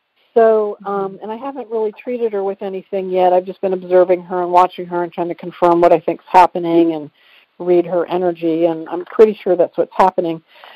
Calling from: Dayton, Ohio, United States; Oh, I'm calling from Dayton, Ohio.

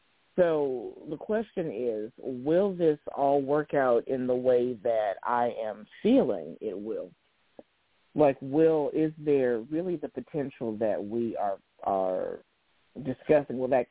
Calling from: Oregon, United States; Calling in from, yeah, hi, this is … I'm calling in from Oregon.

